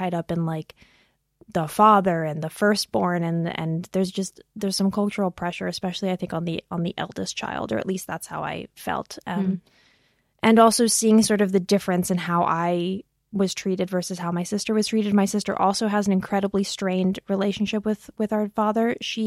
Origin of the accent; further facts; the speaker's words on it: United States; now in Berlin, Germany; I am an American voiceover artist, comedian, musician, and performer currently based in Berlin.